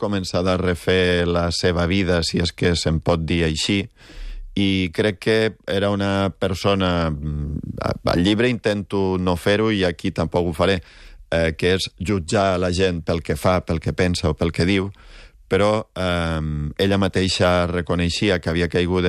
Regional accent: Valencian Community, Spain; perquè jo sóc valencià i he viscut moltíssimes festes d'aquest tipus

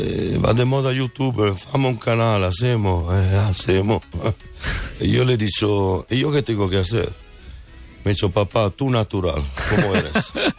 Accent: Catalonia, Spain; Som mig català.

